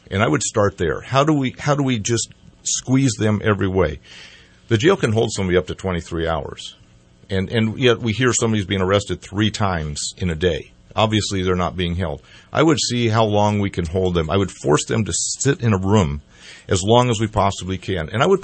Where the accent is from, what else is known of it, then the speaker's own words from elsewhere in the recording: Denver, Colorado, United States; When I grew up in Denver in the 60s, we had bicycle licenses on our bicycle.